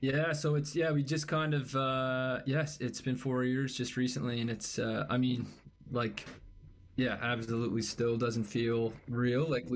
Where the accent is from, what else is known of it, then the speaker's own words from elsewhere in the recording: Souris, Prince Edward Island, Canada; I know for Code and I growing up in Surrey PEI